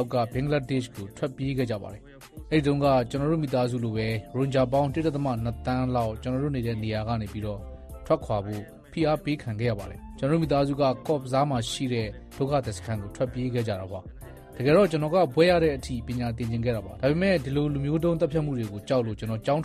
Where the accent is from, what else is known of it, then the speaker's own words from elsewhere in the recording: Maungdaw, Rakhine State, Myanmar; born there; ကျွန်တော်ကမောင်နှောမှာမွေးတာပါကျွန်တော်မွေးခဲ့တဲ့လူမှုပတ်ဝန်းကျင်ကအိုးမဲအိမ်မဲနဲ့နေရွှန့်ကွာထွက်ပြေးရတဲ့အခြေအနေတွေလူမျိုးတုံးတပ်ဖြတ်မှုကိုကျင်းပများစွာခံခဲ့ရတဲ့ပတ်ဝန်းကျင်ပေါ့